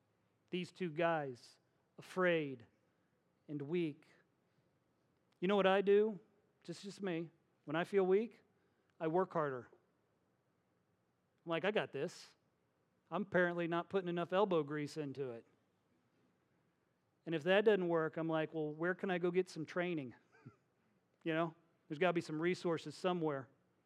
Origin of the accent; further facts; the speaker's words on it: Midwest, United States; I'm from the Midwest. We aren't dependent on anybody.